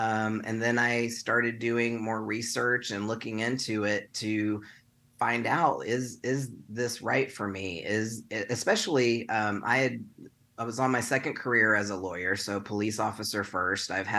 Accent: Texas, United States; But growing up in Texas, and certainly before I even understood that maybe that means you're a lesbian, right?

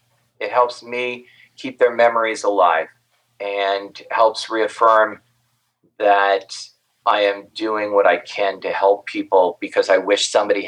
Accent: Midwest, United States; And I grew up in the Midwest, so I had those Midwestern values.

